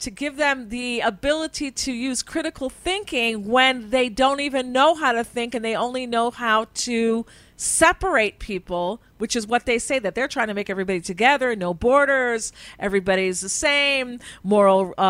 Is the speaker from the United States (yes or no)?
yes; United States; I mean, when you and I grew up in the United States, it was a completely different country, different value system.